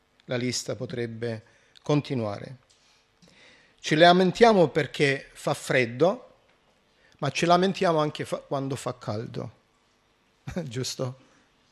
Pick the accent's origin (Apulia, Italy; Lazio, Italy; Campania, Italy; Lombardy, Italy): Apulia, Italy; Giù da noi, in Puglia, c'è un proverbio che dice che chi si lamenta sta bene